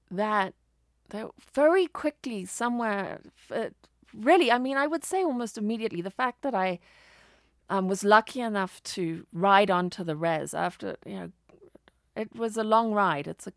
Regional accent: Zimbabwe; also born or lived in Zambia; And I was raised, you know, to sort of tough it out in these rough farms I grew up on in Rhodesia, Zimbabwe, Zambia.

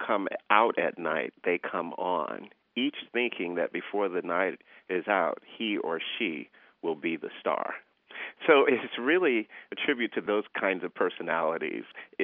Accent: Miami, Florida, United States; I first saw Revelations growing up in Miami, Florida. My neighborhood was called Liberty City.

